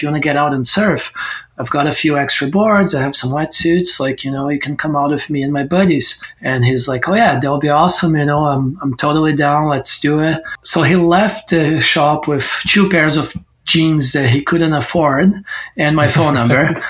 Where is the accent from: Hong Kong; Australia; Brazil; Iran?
Brazil; also born or lived in San Diego, United States; I used to live in San Diego, California. I'm from Brazil originally.